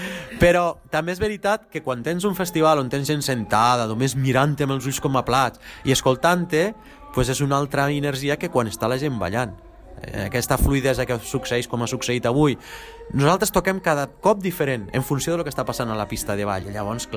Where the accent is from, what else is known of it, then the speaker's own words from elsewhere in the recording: Tarragona, Catalonia, Spain; now in Lleida, Spain; Jo visc ara a Lleida, sóc de Tarragona però visc a Lleida perquè tinc el meu punt de treball allí.